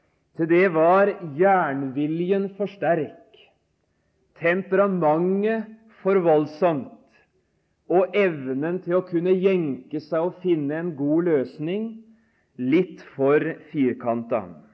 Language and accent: Norwegian; Notodden, Telemark, Norway; dekketøyskapet til mora mi hjemme på Notodden. Dette skapet i mors stue hvor sølvtøyet sto da jeg var gutt.